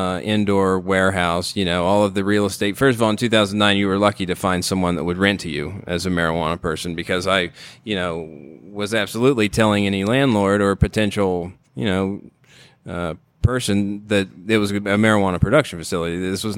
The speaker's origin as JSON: {"language": "English", "region": "Ohio", "country": "United States", "tie": "born or raised there", "said": "I mean, I grew up in Ohio in the middle of corn country."}